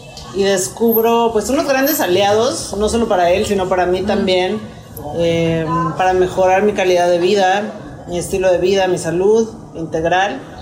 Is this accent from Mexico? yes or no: yes; Tepoztlán, Morelos, Mexico; Pues, fíjate, yo soy de Tepoztlán, Morelos.